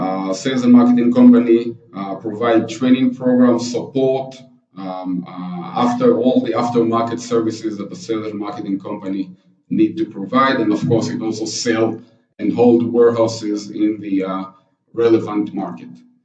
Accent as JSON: {"language": "English", "country": "Israel", "second_language": "English", "said": "You probably hear by my accent that I'm not from the US. I'm from Israel, based in Israel."}